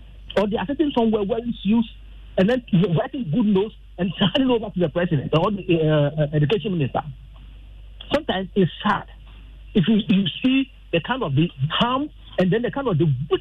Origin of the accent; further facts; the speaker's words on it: Ghana; You regret being a Ghanaian.